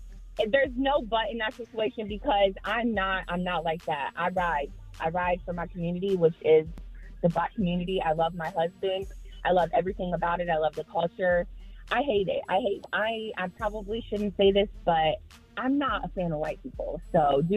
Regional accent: Akron, Ohio, United States; now in Dayton, United States; I'm from Akron, but I moved to Dayton, so.

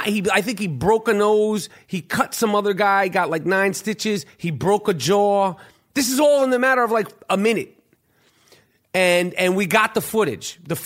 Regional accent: New York, United States; I made the movie essentially because I'm a fan of the New York Knicks, and I'm from New York, and I've always loved the Knicks.

